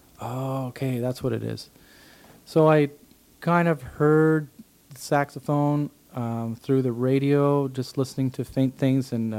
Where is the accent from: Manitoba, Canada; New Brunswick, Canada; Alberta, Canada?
New Brunswick, Canada; Sackville; I'm from Sackville, New Brunswick